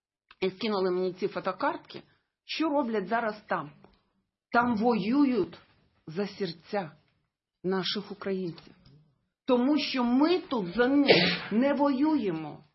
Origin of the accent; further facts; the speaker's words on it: Crimea, Ukraine; Ну, я з Криму, я теж ВПО.